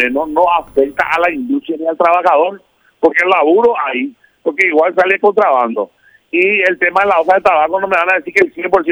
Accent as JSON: {"language": "Spanish", "town": "Ñemby", "region": "Central", "country": "Paraguay", "said": "De Ñembú, señor."}